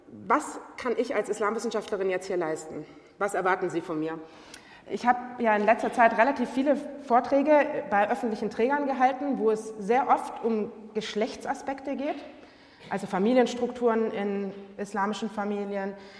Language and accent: German; Germany; Ich spreche nicht als Muslimin. Ich spreche als Deutsche, Nicht-Muslimin aus einer sicher westlich geprägten Perspektive.